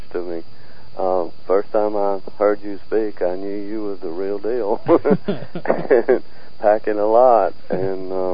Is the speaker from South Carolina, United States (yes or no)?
yes; South Carolina, United States; also born or lived in Athens, Georgia; Well, I was born in upcountry South Carolina, and I've taught at the University of Georgia since 1970.